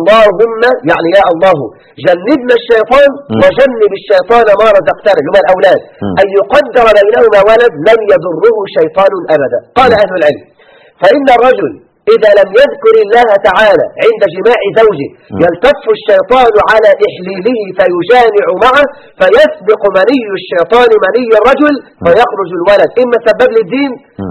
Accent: Egypt; كان عندي قبل الأمس واحد يعد من عتاه السحر عندنا في مصر

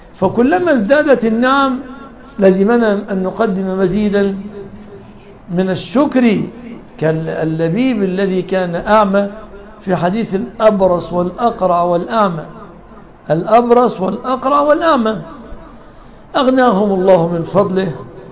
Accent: Egypt; يعني عندنا في مصر يسموه غرغرينة

